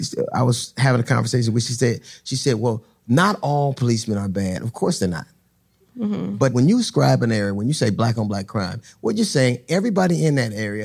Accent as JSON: {"language": "English", "town": "Los Angeles", "region": "California", "country": "United States", "tie": "born or raised there", "said": "I grew up in Los Angeles. When I grew up in Los Angeles, I told this story. I was 8 years old."}